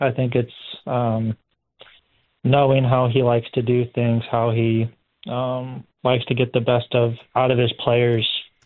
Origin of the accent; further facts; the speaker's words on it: Houston, Texas, United States; there was some crazy rule in the MLS that said, because I am born and raised in Houston within a certain distance of the Houston Dynamo Stadium, that I needed to play for the Houston Dynamo.